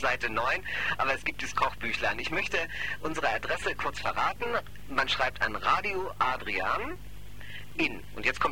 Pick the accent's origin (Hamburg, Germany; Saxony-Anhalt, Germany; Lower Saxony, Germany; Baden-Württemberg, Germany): Hamburg, Germany; da ich ja ein Junge von der Küste bin, aus Hamburg komme